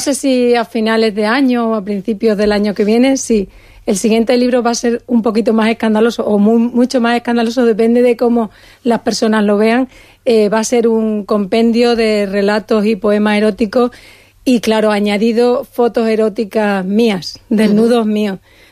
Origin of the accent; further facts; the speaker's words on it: Badajoz, Extremadura, Spain; como yo quiero mucho a mi tierra, quiero mucho a Badajoz